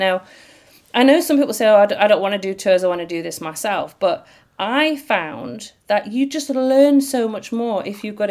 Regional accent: North East England, United Kingdom; I'm from Northumberland, which is the county which kind of borders, it's the northern part of England.

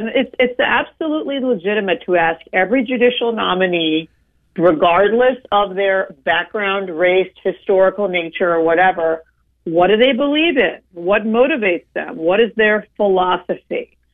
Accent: Deep South, United States; It's a history a long time ago, and I grew up in the Deep South.

